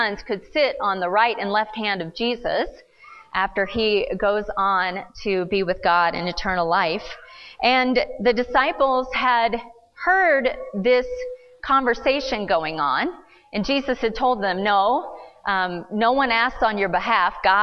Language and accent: English; Missouri, United States; I grew up in Missouri.